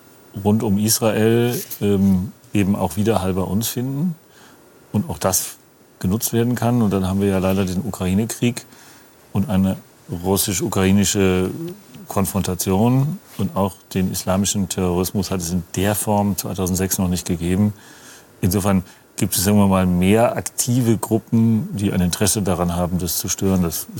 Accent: Dortmund, North Rhine-Westphalia, Germany; born there; Also ich habe mein erstes Geld als Fußballreporter der Ruhrnachrichten in Dortmund, wo ich geboren bin, verdient.

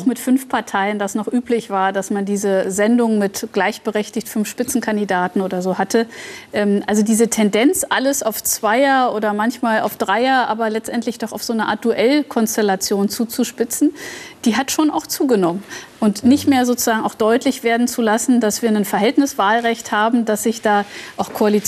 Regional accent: East Germany, Germany; Das ist für mich als Ostdeutsche zum Beispiel auch was Emotionales

